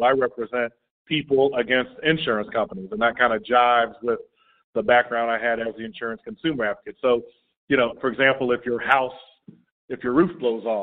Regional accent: Tallahassee, Florida, United States; also born or lived in Jacksonville, Florida; So like I said, I was born in Jacksonville, but we moved to Tallahassee when I was very young. And so I grew up in Tallahassee, and I went to public school in Tallahassee.

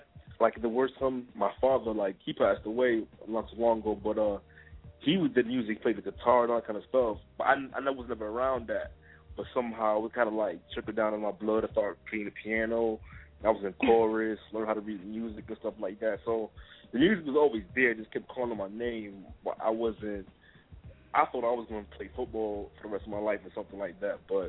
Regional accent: Jamaica; I'm Jamaican.

